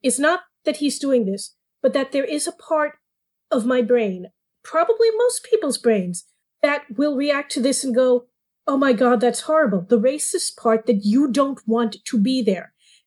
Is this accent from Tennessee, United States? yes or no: no; New York, United States; I'm a New Yorker.